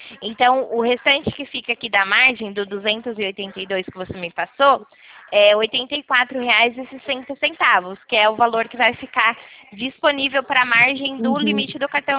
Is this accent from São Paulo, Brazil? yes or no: yes; Nova Odessa, São Paulo, Brazil; Não, eu sou daqui do interior de São Paulo, da cidade de Nova Odessa.